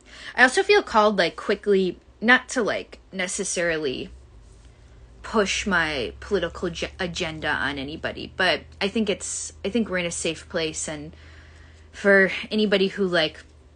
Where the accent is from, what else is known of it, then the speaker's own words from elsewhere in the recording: United States; One of the most profound moments of my life as an American was when I visited Vietnam.